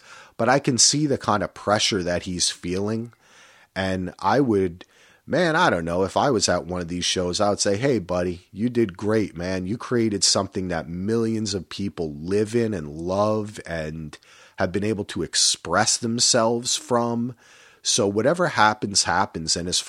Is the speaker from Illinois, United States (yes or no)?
no; New Jersey, United States; my entire life, I grew up in Jersey and riding into, especially the Lincoln Tunnel, you see these cliffs